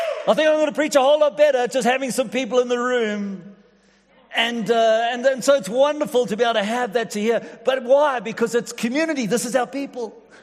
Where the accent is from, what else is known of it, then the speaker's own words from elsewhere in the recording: South Africa; also born or lived in England; my family immigrated to South Africa, and I spent most of my growing up years there, went to university there, met my amazing wife there, got married there, got into ministry there